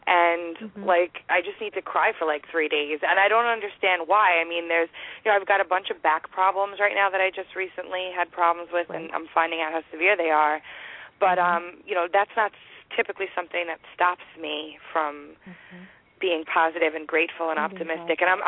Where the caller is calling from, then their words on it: New York, United States; Long Island, New York.